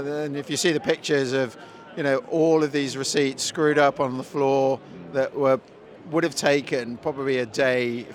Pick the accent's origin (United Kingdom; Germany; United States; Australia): United Kingdom; London; I'm the chief executive of Dext, and I'm from London.